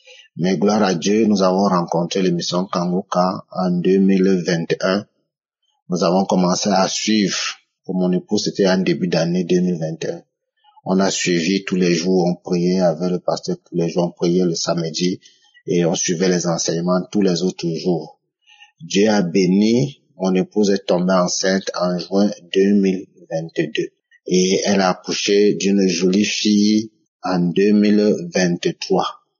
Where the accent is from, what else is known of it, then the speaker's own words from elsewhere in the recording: Cameroon; Je suis un Camerounais, fidèle auditeur de Kangoka.